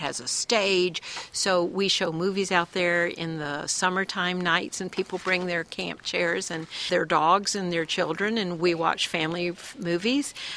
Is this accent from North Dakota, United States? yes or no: no; Charleston, West Virginia, United States; when I was little, growing up in Charleston, West Virginia, there was a sweet old downtown library.